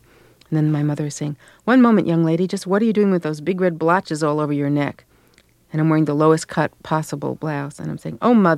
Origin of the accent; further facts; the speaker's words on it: New York City, New York, United States; when I was growing up in Canarsie, so Brooklyn.